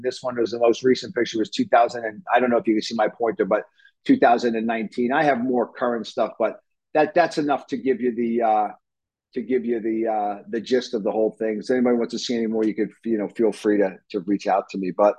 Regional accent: Pennsylvania, United States; As Catherine said, I'm from Pennsylvania.

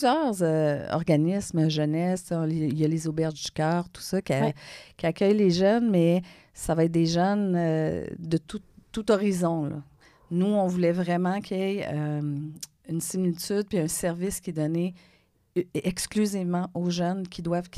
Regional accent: Montreal, Quebec, Canada; Je suis originaire du sud-ouest de Montréal, Pointe-Saint-Charles, Saint-Henri, Verdun. Donc, c'est des quartiers très, très pauvres.

